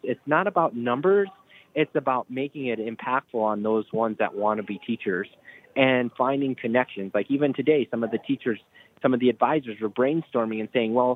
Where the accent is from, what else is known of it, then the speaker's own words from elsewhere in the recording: Marion, South Dakota, United States; Yeah, you know, I grew up in Marion, South Dakota, and so a small school, K-12 altogether.